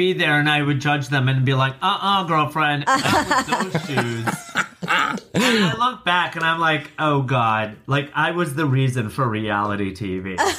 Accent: Rockford, Illinois, United States; oh, I grew up in Rockford.

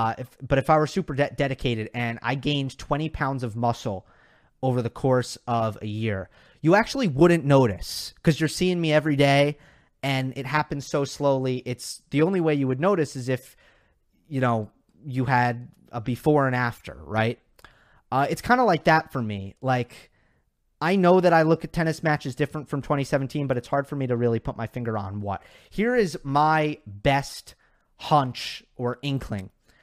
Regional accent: New York, United States; So I'm a New Yorker. I'm either going to be a Jets fan or a Giants fan.

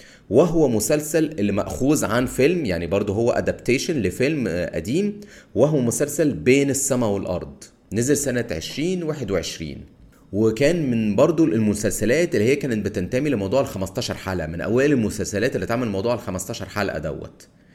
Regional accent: Cairo, Cairo Governorate, Egypt; انا من القاهرة لكن اسكندرية دي بالنسبة لي احلى حاجة يعني

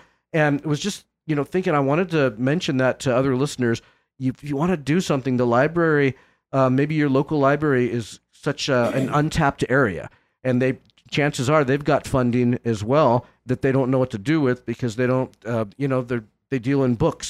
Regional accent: Hemet, California, United States; nobody in Hemet would know because nobody from my hometown is listening

